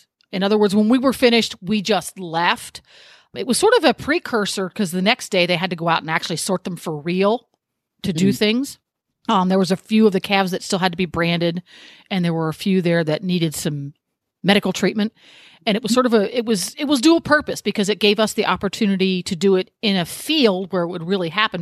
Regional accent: England, United Kingdom; I am an English girl through and through.

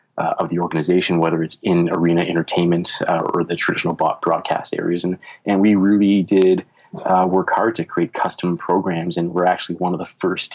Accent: Toronto, Ontario, Canada; I come from a journalism background, born and raised in Toronto, like many young Canadian kids, wanted to play professional hockey.

